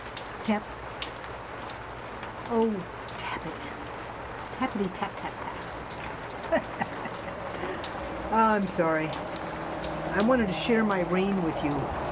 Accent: Anaheim, California, United States; I'm from Anaheim, California, and let me tell you, when it rains here, it is an event.

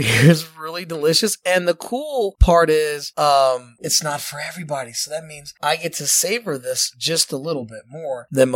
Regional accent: Melbourne, Victoria, Australia; Hi, guys. I'm new to your scope. I'm from Melbourne, Australia.

